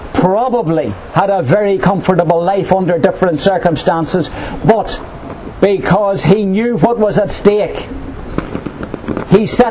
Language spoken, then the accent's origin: English; Ireland; But where we also give tribute as Irish Republicans